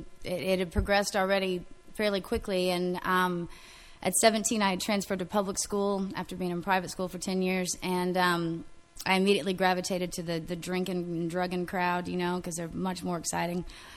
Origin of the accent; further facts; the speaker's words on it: San Antonio, Texas, United States; I'm from San Antonio. It's a bigger city, but not too far from Kerrville, and come from a great home, wonderful family